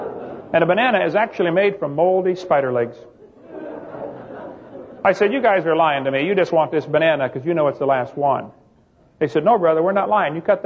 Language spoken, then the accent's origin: English; East Peoria, Illinois, United States; But when I was about 6 years old, I was raised in East Peoria, Illinois.